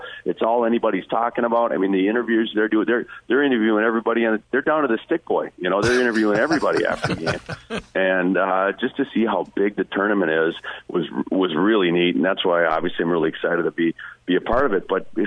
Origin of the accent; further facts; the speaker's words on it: United States; even as an American kid growing up